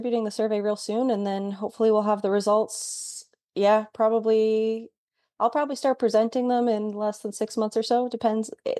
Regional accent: Canada; as a Canadian, I didn't have any agricultural education opportunities in Canada and Canadian schools.

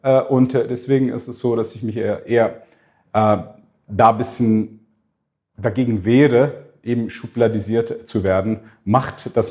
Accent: Switzerland; now in United Arab Emirates; Ich komme aus der Schweiz, bei uns muss alles auch geregelt sein.

